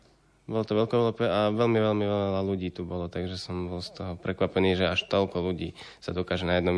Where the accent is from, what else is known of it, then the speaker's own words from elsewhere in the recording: Nitra, Nitra Region, Slovakia; 21 rokov mám a som z Nitry.